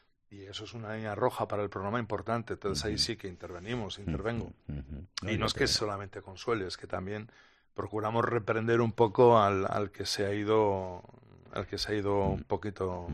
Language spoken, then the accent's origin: Spanish; Bilbao, Basque Country, Spain; a buen sitio ni para, soy de Bilbao.